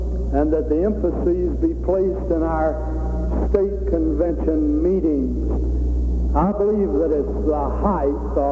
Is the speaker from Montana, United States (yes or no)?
no; Atlanta, Georgia, United States; from Atlanta, Georgia.